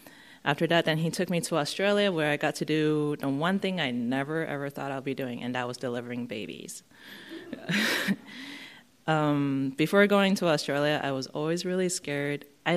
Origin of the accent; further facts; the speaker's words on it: Taiwan; first language Mandarin Chinese; English is a second language; due to growing up in the Republic of China, Taiwan, my first language was Mandarin Chinese.